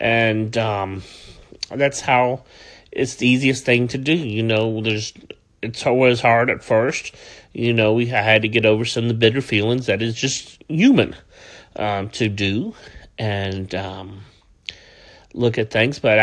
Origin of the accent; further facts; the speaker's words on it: Atlanta, Georgia, United States; I'm from Atlanta.